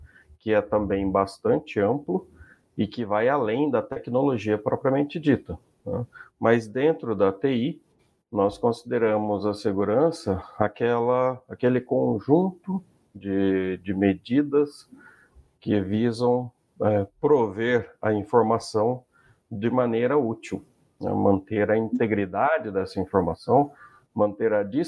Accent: Baependi, Minas Gerais, Brazil; Uma importante cidade do sul de Minas, chamada Baipendi, né?

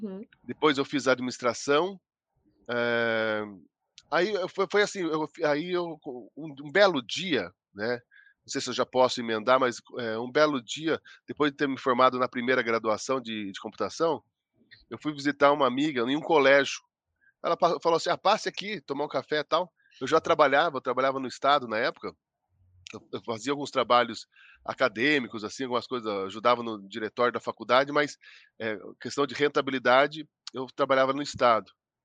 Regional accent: Ivaiporã, Paraná, Brazil; born there; Nasci em Ivaiporã. Meus pais moravam em Ivaiporã, minha mãe morava anteriormente em São Mateus do Sul, conhecido como Samas, também.

